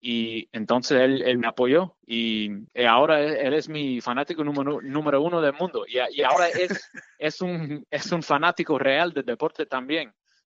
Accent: Chicago, Illinois, United States; born there; now in Plainfield, United States; Sí, yo nací aquí en Chicago y ahora yo vivo en una ciudad un poquito al sur de Chicago que se llama Plainfield.

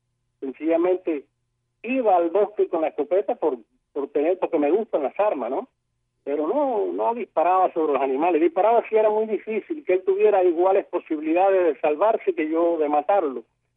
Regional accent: Cuba; muchos cubanos que tenemos un régimen segregacionista brutal.

